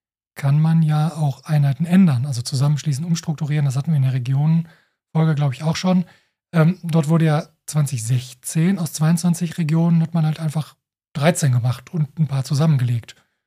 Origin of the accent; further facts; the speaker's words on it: Dortmund, North Rhine-Westphalia, Germany; also born or lived in Bochum; ich bin in Bochum geboren und Dortmund aufgewachsen. Westliches Westfalen, östliches Ruhrgebiet